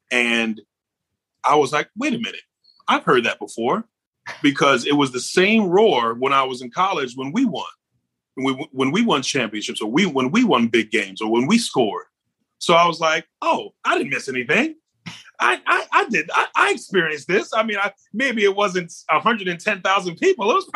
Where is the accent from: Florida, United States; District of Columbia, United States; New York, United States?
New York, United States; I'm a New Yorker, so I'm a Giants fan.